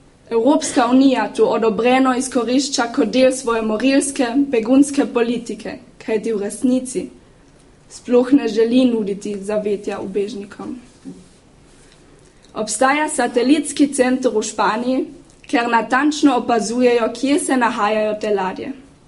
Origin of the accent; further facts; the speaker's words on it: Ludmannsdorf, Carinthia, Austria; in stara sem 17 let. Obiskujem 7. B razred slovenske gimnazije in prihajam iz Bilčosa.